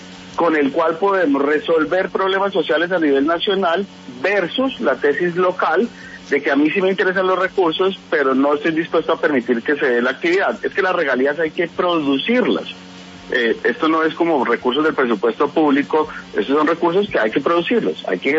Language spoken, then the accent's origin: Spanish; Colombia